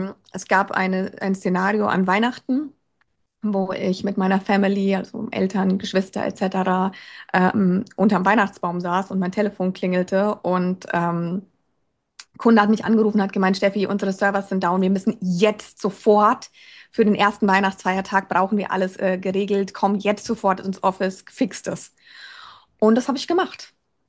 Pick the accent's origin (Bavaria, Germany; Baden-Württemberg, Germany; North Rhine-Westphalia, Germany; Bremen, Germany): Bavaria, Germany; Würzburg; now in Berlin, Germany; bin dann ausgewandert nach Berlin. Ja, als Würzburger ist das dann schon